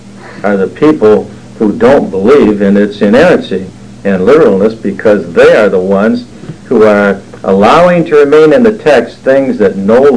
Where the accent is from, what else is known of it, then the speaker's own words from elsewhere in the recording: Warren, Michigan, United States; born there; I was born in the place which is now called Warren, Michigan.